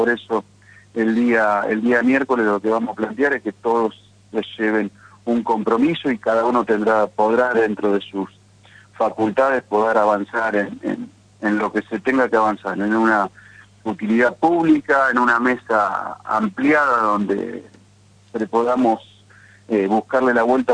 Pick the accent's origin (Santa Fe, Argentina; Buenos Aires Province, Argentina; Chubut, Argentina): Santa Fe, Argentina; nosotros como santafesinos tenemos nuestras herramientas y tenemos que darle la vuelta acá también en Santa Fe